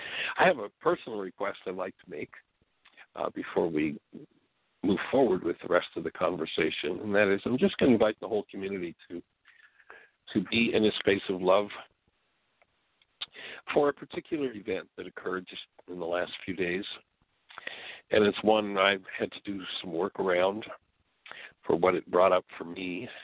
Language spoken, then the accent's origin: English; Canada; But of course, being a Canadian and having been a hockey player, I can certainly identify